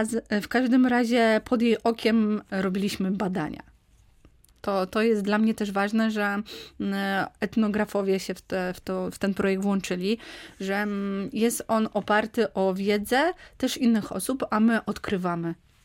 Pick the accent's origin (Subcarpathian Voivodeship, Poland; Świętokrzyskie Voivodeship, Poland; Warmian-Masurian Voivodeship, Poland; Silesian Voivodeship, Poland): Subcarpathian Voivodeship, Poland; Trześń; Ja, że jestem z Trześnia, czyli gmina Gorzyce, czy jestem związana z powiatem tarnobrzeskim